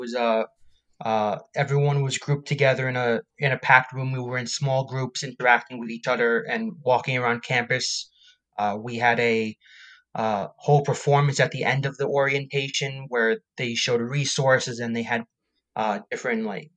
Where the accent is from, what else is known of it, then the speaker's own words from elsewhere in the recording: Plainview, New York, United States; So I am on Long Island. I currently live in Center Reach, New York, and I grew up in Plainview, New York.